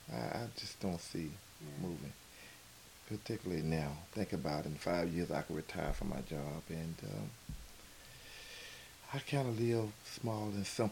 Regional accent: Fort Ward, United States; Growing up in Fort Ward, we had a lot of cats.

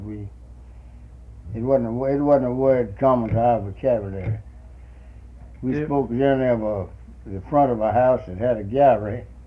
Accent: Benoit, Mississippi, United States; born there; I was born at Benoit. I was born on Egypt Ridge, 1 mile south of the town of Benoit on the Grapeland Road in the old original … house, log house. It was a log house.

